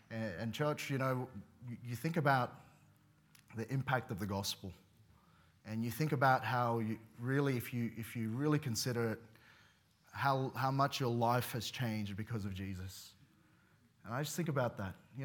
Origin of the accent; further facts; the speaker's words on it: Plumpton, New South Wales, Australia; I had mentioned I grew up in Sydney, and he asked where, and of all the places, he asked where did I grow up, and I said Plumpton